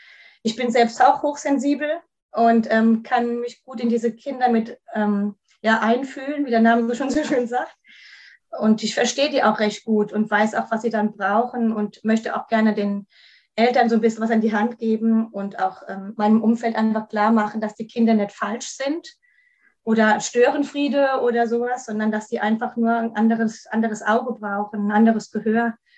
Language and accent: German; Kaiserslautern, Rhineland-Palatinate, Germany; ich komme aus Kaiserslautern, da wo der Betze jetzt in der dritten Liga ist